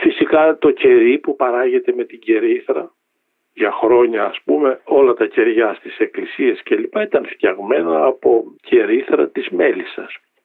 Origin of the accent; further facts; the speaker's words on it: Drama, Eastern Macedonia and Thrace, Greece; Να σας θυμίσω μια φορά από τη δικιά μου εμπειρία στο χωριό μου, στη Δράμα, που πήγαινα στο γυμνάσιο